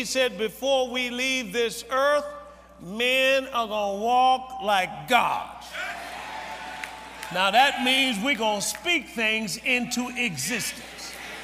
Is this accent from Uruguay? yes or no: no; South Africa; now in Chicago, United States; We came from South Africa to Chicago.